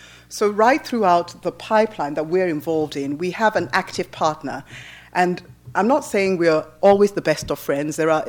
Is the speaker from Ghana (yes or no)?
yes; Ghana; It's exciting for me as an African, I'm from Ghana